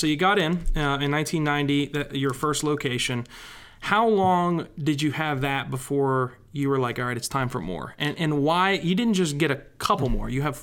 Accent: West Virginia, United States; when I'm traveling and I tell people, I was born and raised in West Virginia, they ask me how far from Richmond that is

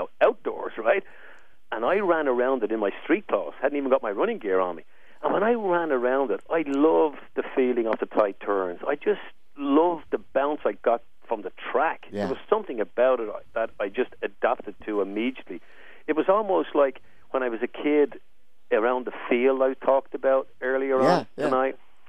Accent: Ireland; And I said, I'm from Ireland.

